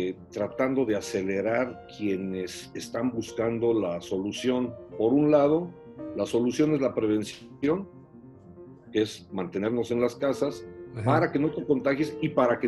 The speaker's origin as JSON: {"language": "Spanish", "country": "Mexico", "said": "Y para los mexicanos, bueno, los más jocosos y divertidos decíamos"}